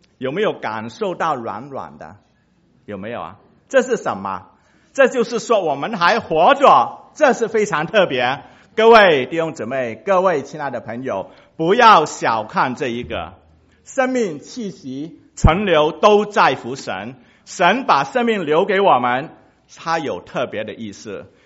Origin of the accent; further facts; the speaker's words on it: China; 我其实比较喜欢28，我是中国人嘛哈。